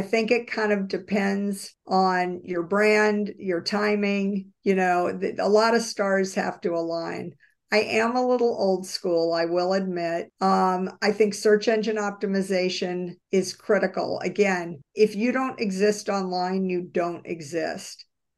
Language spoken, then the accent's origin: English; New Orleans, Louisiana, United States; So I grew up in New Orleans, and years ago the Super Bowl was in the Superdome in New Orleans.